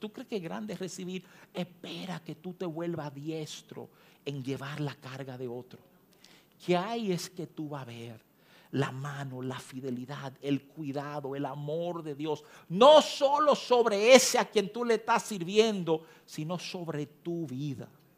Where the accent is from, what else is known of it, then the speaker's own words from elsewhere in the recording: New York, United States; me crié en Nueva York.